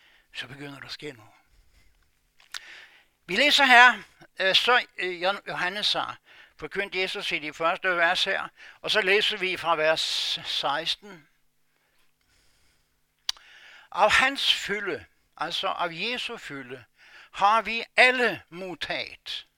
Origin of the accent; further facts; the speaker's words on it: Norway; For mig som nordmand, så er det en af de værste ord, der findes.